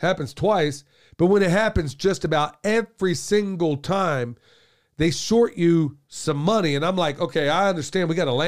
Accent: Oklahoma, United States; There's a whole lot of stereotypes where I grew up in Oklahoma regarding Native Americans.

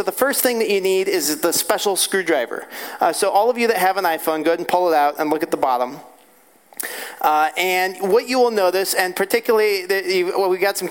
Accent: California, United States; So I'm from Central California. It's kind of a nice place. We're also a college town.

